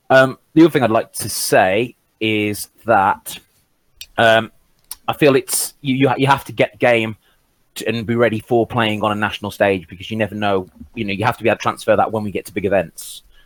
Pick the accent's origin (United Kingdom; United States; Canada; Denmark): United Kingdom; Midlands; I come from the Midlands